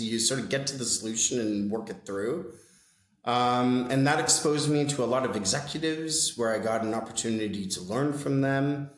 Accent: La Paz, Bolivia; also born or lived in Brazil / Canada; I grew up in South America. I grew up in Brazil and Bolivia. La Paz, Bolivia specifically is where I finished my high school. And Canadian originally.

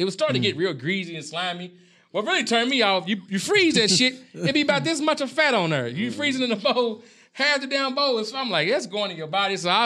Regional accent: Alabama, United States; My granny, I'm from Alabama, somewhere in Mississippi.

